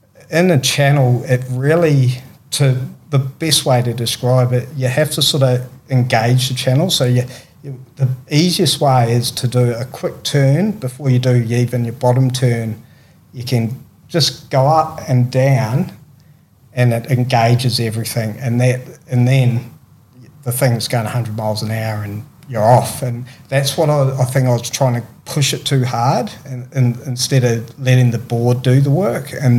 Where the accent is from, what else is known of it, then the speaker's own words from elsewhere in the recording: South Island, New Zealand; I'm from the South Island of New Zealand, are two totally different countries, you know.